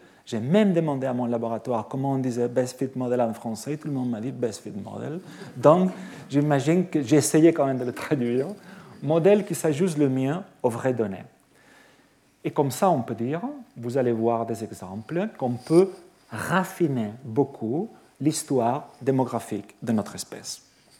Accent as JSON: {"language": "French", "country": "France", "said": "moi je suis français aussi"}